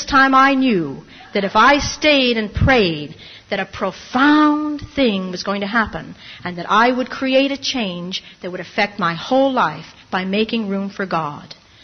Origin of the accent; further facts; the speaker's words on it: Ireland; Now, I'm Irish.